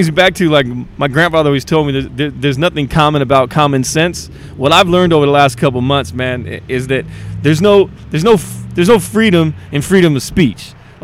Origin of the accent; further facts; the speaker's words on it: Hayward, California, United States; Look, man, I was from Hayward.